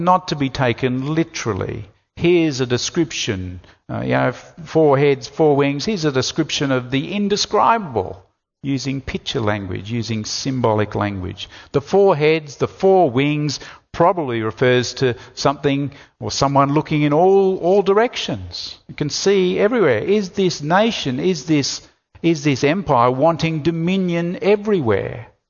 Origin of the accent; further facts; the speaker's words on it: Gold Coast, Queensland, Australia; I grew up on the Gold Coast.